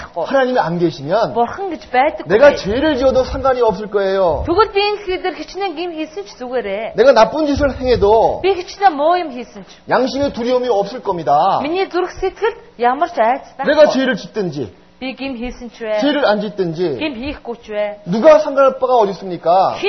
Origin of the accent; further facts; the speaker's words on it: South Korea; 전 한국에서 태어난.